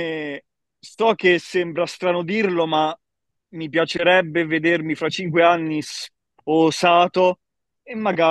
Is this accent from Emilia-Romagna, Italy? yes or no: no; Pescara, Abruzzo, Italy; io attualmente ho 21 anni, principalmente vengo da Pescara